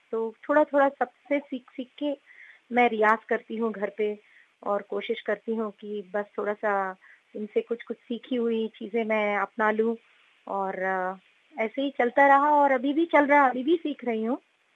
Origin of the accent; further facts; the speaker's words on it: Jaipur, Rajasthan, India; also born or lived in Hyderabad / Mumbai / Nagpur; मैं वैसे जन्मी हूँ हैदराबाद में, बट राजस्थान जयपुर में मैं पली बड़ी हूँ। उसके बाद मैं बॉम्बे में रही हूँ